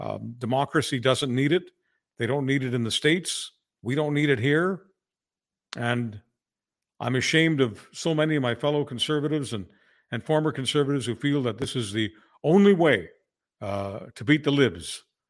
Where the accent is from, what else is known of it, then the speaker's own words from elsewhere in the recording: Canada; As a Canadian